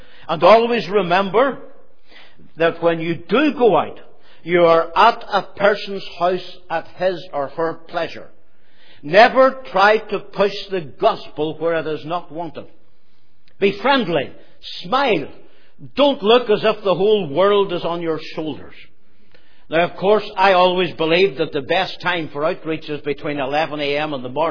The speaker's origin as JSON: {"language": "English", "town": "Omagh", "region": "Northern Ireland", "country": "United Kingdom", "said": "I would always say … from Oma."}